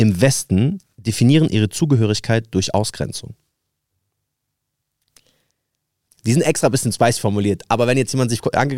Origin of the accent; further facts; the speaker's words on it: Palestine; Nein, ich bin selber Palästinenser.